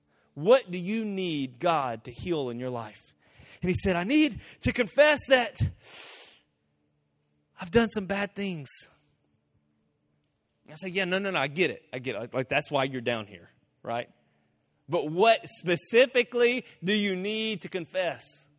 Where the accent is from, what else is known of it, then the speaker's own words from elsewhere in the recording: Guatemala; also born or lived in Costa Rica; as a kid, I grew up in Guatemala. I grew up in Costa Rica part of my life.